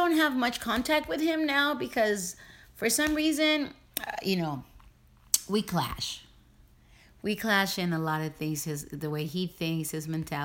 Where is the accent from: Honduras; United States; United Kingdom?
Honduras; Like myself, I'm from Honduras